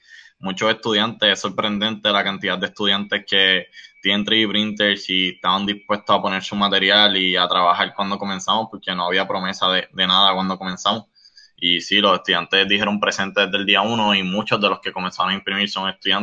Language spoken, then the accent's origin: Spanish; Jayuya, Puerto Rico; Mi padre trabaja recibiendo mercancía en una fábrica en mi pueblo, Jayuya